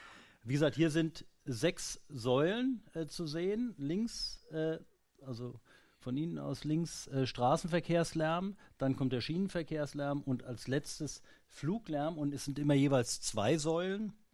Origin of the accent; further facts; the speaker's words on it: Mainz, Rhineland-Palatinate, Germany; born there; ich bin in Mainz geboren, also von daher kannte ich einige dieser Sachen